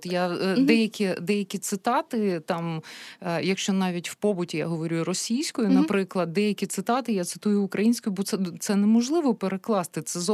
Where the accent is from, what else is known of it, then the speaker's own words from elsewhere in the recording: Donbas, Ukraine; accent: Donbas; Тут саме час згадати мій рідний Донбас, тому що я дуже довго позбавлялася від отого донбаського «г».